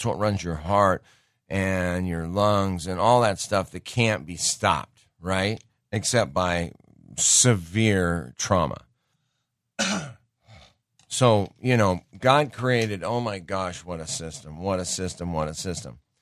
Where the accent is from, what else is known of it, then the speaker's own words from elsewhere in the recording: Montana, United States; I grew up in Montana, and from the time I was a little kid, I got to shoot a gun.